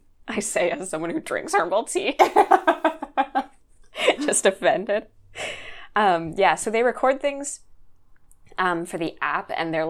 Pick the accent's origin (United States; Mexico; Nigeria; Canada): Canada; Maybe we're too Canadian.